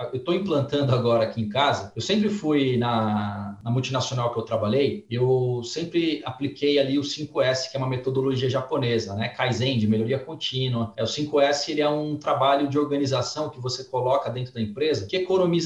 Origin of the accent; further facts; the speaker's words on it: São Mateus, São Paulo, Brazil; eu morei a vida inteira em São Mateus, não tô falando mal, não, tá?